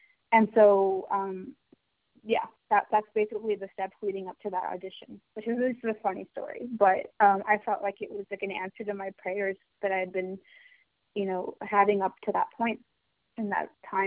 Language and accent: English; India; but like as an Indian who looks like me, who is sort of like lighter skinned, it's not just like a skin tone thing